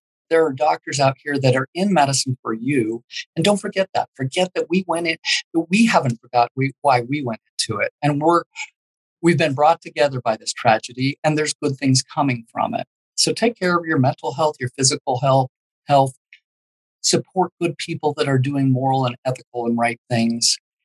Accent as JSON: {"language": "English", "country": "United States", "said": "Sure, I'm a doctor, but the most important title I wear is I'm an American."}